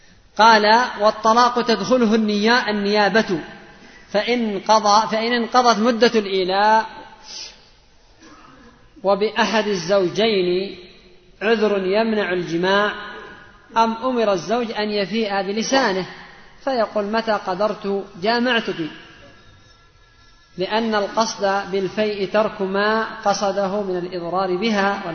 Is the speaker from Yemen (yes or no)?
yes; Yemen; وهذه مشكلة ثانية عندنا في اليمن